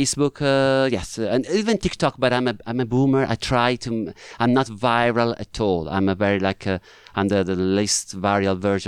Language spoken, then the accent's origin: English; Italy; accent: Italian; English is a second language; now in London, United Kingdom; move to the UK, London, because I knew that sometimes they also have Italian actors. And I found out my accent is perfect. My face apparently doesn't match my Italian accent.